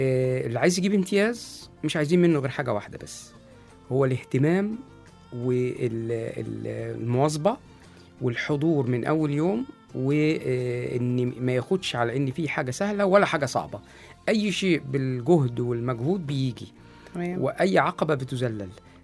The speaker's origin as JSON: {"language": "Arabic", "town": "Cairo", "region": "Cairo Governorate", "country": "Egypt", "tie": "born there", "said": "أنا مولود في شبرا"}